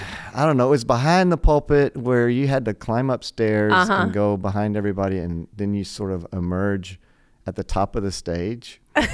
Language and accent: English; Dallas, Texas, United States; also born or lived in South Padre Island, Texas; We moved my 8th grade year from Dallas down to South Padre Island, Texas. They were trying to reset.